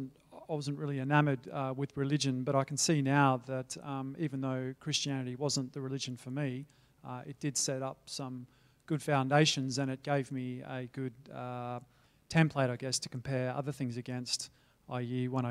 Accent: Perth, Western Australia, Australia; born there; I was born in Perth, as Hugh said before, and I went to a Christian school run by Catholic monks, the Maris brothers

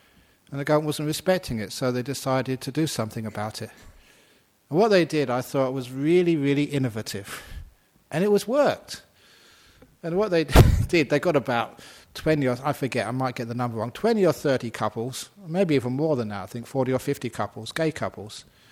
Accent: London, United Kingdom; I grew up in London. 1951 I was born, and I still remember walking along that river as a young boy

